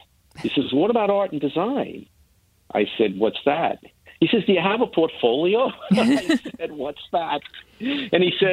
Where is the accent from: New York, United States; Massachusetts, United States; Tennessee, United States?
New York, United States; Bronx; And, you know, you're from the Bronx, I'm from the Bronx.